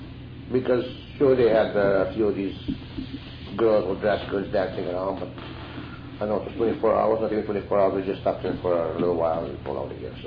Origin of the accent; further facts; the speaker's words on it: Mikado, Saskatchewan, Canada; I was born in Mikado, Saskatchewan, on January 4th, 1919. I lived there for all my life. Went to school, and then worked on a farm.